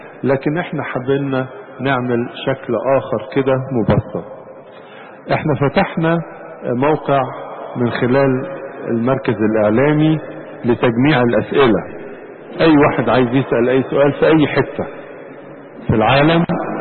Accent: Egypt; بلادنا مصر

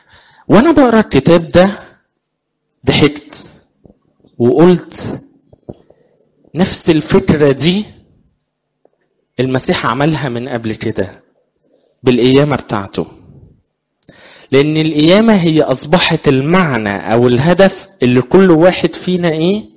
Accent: Egypt; احنا كمصريين

